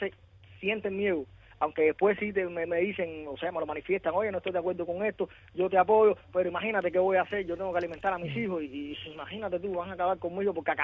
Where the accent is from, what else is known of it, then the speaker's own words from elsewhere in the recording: Cuba; como cubano, al fin, me siento parte de eso